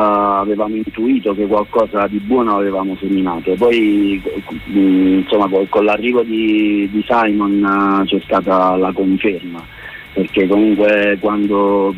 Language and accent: Italian; Potenza, Basilicata, Italy; essendo nato e cresciuto qui a Potenza, appunto, sono proprio cresciuto molto spesso ballando